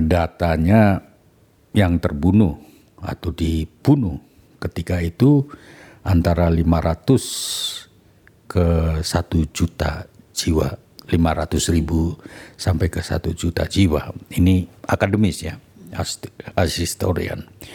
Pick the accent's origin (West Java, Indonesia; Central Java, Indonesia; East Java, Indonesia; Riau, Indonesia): Central Java, Indonesia; Tegal; born there; saya lahir Tegal ya, di Kemantran